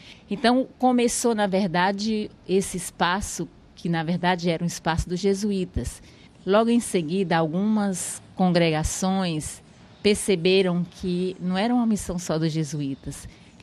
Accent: Maranhão, Brazil; moved away; Eu sou religiosa da Congregação das Irmãs Catequistas Franciscanas, eu sou nordestina, filha do Maranhão, e uns 12, 15 anos eu estou aqui na região norte.

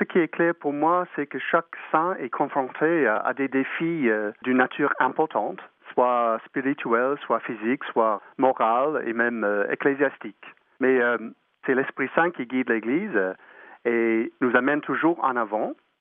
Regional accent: Australia; Moi, je suis né en Australie. Ma famille est arrivée en 1841 d'Irlande et d'Angleterre.

